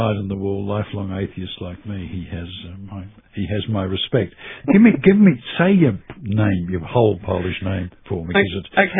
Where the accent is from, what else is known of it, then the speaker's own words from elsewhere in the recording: Kew East, Victoria, Australia; It was a very simple thing growing up in East Kew.